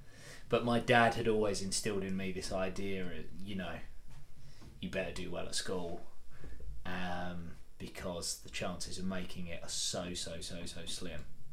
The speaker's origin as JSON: {"language": "English", "region": "East of England", "country": "United Kingdom", "tie": "born or raised there", "said": "because I grew up in Essex"}